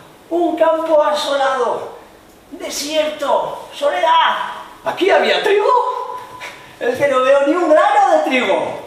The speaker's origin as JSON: {"language": "Spanish", "country": "Spain", "said": "nosotros que somos yo, pobre español, europeo"}